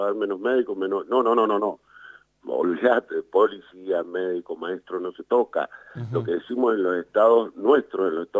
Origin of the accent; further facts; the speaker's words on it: Argentina; Usted o yo tengo 55 años, conocemos estas crisis y sabemos cuánto se quedan y cuánto nos cuesta a nosotros como país y como argentinos salir.